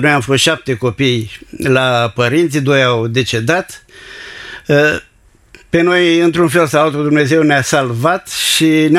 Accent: Constanța, Constanța County, Romania; also born or lived in Galați; Da, m-am născut în Galați. Peste două luni, ca părinții mei au fost refugiați. Peste două luni am revenit în Constanța

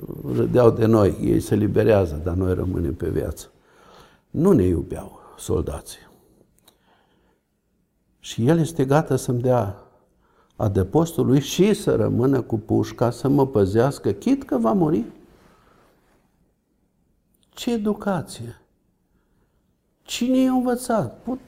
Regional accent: Transylvania, Romania; crescând în Ardeal, știam să jur ungurește, știu și țigănește, știu.

